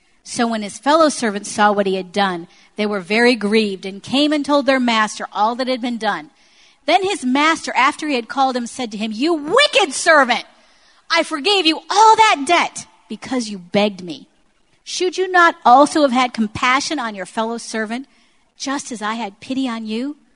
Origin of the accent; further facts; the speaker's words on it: Detroit, Michigan, United States; And people like me, growing up in Detroit, knew how to fight.